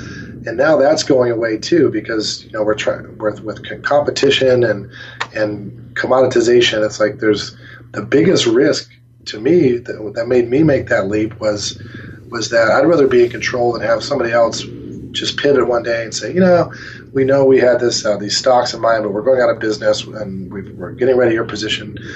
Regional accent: Midwest, United States; I was raised in the Midwest

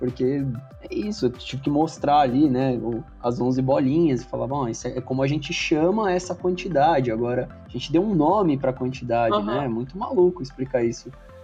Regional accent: São Paulo, Brazil; eu sou paulistano também, mas é aquela história do paulistano não tem sotaque, né? E a gente tem, é isso.

